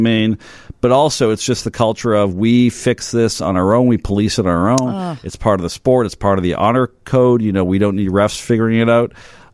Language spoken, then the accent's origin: English; Canada; I'm Canadian, so I grew up with hockey.